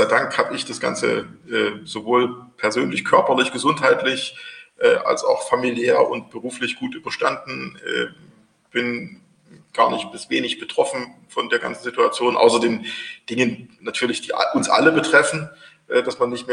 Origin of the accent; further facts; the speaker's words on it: East Germany, Germany; muss ich mich jetzt nochmal outen, vielleicht auch als Ossi.